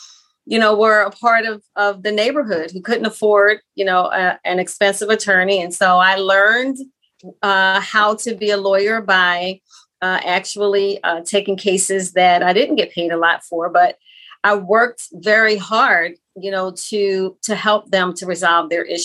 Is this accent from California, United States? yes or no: no; Philadelphia, Pennsylvania, United States; So, yes, hometown, I'm from Mount Airy and West Oak Lane.